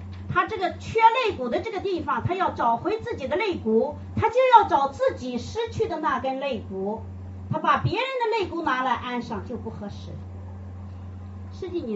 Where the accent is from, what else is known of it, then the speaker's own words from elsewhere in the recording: Shandong, China; 所以我们山东人说女人找到就是订了婚了